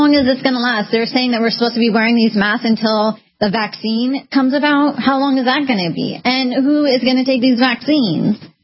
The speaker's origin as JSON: {"language": "English", "region": "California", "country": "United States", "tie": "born or raised there", "moved": "as an adult", "said": "Exactly. I come from California. I was raised in California. I know all the laws in California."}